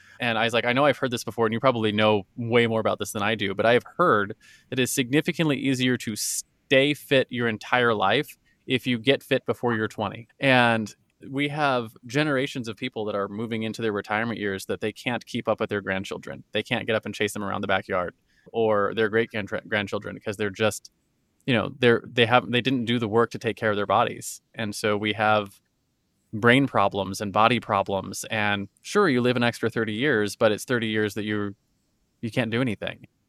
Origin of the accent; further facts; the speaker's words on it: United States; I'm obviously American